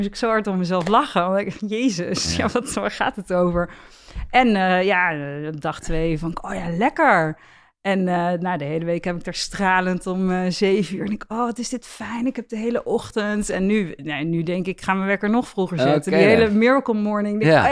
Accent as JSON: {"language": "Dutch", "region": "North Brabant", "country": "Netherlands", "said": "ik kom uit Brabant."}